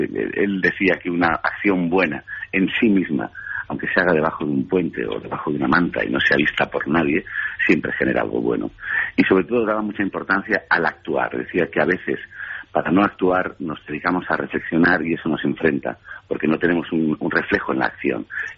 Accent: Spain; lo que somos los españoles frente al cine y a nuestras cosas.

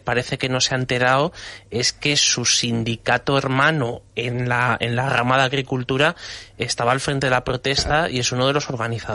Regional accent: Castilla-La Mancha, Spain; y que sea en mi tierra, en Castilla-La Mancha

